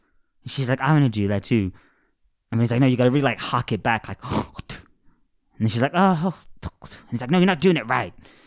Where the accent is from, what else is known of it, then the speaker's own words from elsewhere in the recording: London, United Kingdom; accent: London; Sorry, it's my London accent.